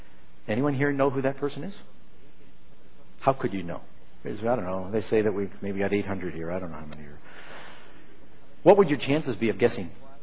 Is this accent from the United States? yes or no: yes; United States; No, I'm an American. I'm technically a Protestant, in case you didn't know that.